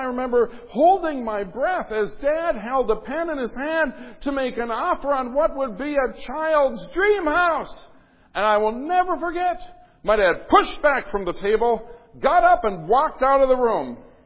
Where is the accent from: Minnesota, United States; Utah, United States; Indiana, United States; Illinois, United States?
Minnesota, United States; We grew up in Minnesota. Winters are hard in Minnesota.